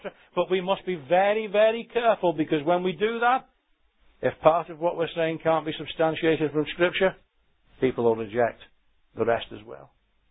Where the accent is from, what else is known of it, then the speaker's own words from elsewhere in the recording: Liverpool, North West England, United Kingdom; When I was brought up there in Liverpool, as you drove into the city